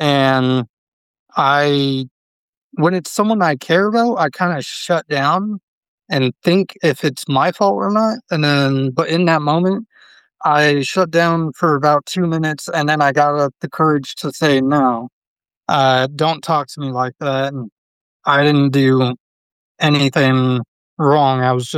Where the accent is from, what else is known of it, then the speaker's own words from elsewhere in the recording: California, United States; I'm from California and he's from California, and that's where he's living.